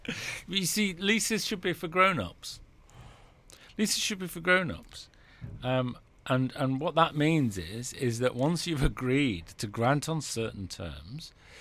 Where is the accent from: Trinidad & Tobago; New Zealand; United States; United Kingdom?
United Kingdom; Manchester, North West England; where I grew up in Manchester.